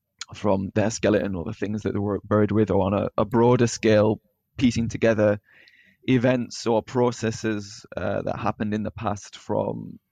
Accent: Burnley, North West England, United Kingdom; I'm originally from Burnley in East Lancashire.

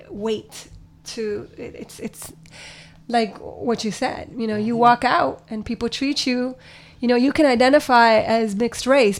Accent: Miami, Florida, United States; I grew up watching my neighbors idolize Reagan. I grew up in Little Havana.

